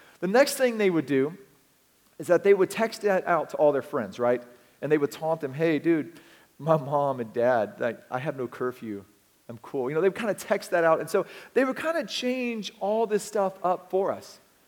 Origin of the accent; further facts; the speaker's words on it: Texas, United States; I grew up in Texas, and so I titled the story, Little Billy and His Flying Machine